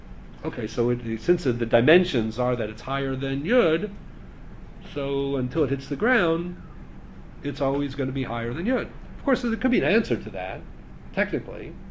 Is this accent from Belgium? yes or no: no; Canada; and I'm a Canadian.